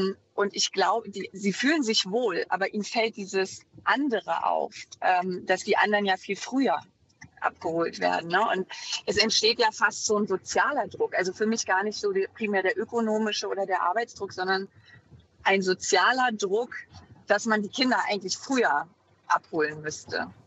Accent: Berlin, Germany; ich bin ostsozialisiert. Ich bin in Ost-Berlin geboren und aufgewachsen, war selber erst 7 Jahre, als die Mauer fiel

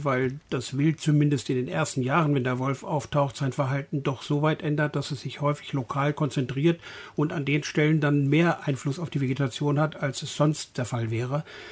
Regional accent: Brandenburg, Germany; ich komme aus Brandenburg

